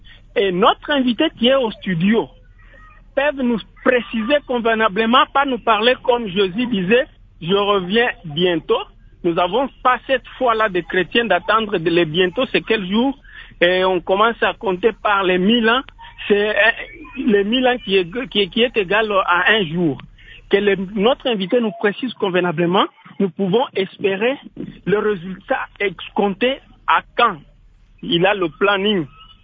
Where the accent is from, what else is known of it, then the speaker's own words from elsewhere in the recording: Lualaba, DR Congo; now in Fungurume, DR Congo; Moi, par exemple, qui vous parle, j'ai quitté Kayeye, Kazaza, pour me retrouver à Fungurume.